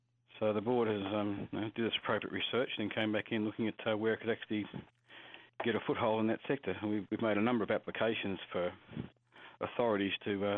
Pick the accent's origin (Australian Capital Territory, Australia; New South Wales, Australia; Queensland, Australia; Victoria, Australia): New South Wales, Australia; I'm a Rajri from Central West New South Wales. That's my country.